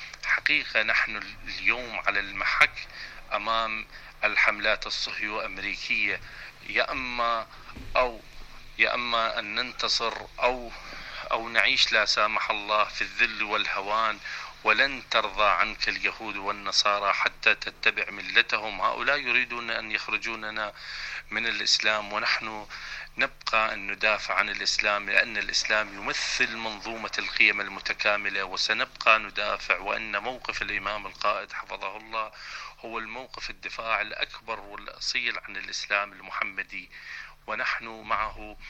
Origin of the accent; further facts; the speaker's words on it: Iraq; من العراق